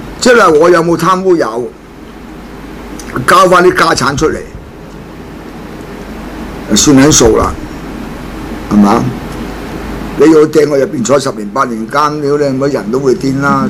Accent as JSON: {"language": "Cantonese", "country": "China", "said": "身為中國人都不想你衰啊，大佬！"}